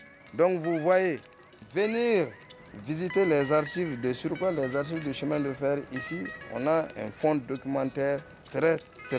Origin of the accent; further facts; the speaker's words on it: Koulikoro, Mali; moi j'ai passé toute mon enfance à Koulikoro ici.